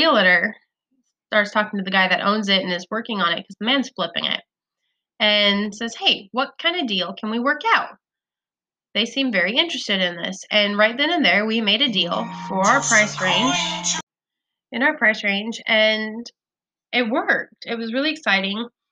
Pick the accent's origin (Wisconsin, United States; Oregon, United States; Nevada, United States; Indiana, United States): Nevada, United States; I remember growing up in Nevada, and we would spend a lot of time at my grandfather's place. Where we lived in Nevada, it was kind of the mountainous desert.